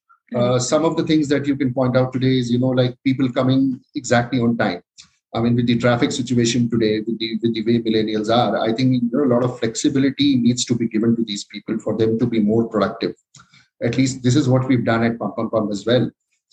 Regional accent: Delhi, India; I've been born and brought up in Delhi, did my MBA in the year 1999.

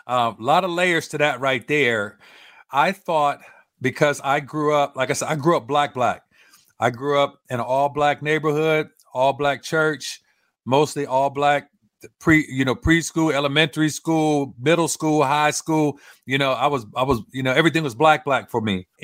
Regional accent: Los Angeles, California, United States; And I can remember that growing up in South Central LA, there were certain blocks that I walked up and then certain blocks that I could walk back.

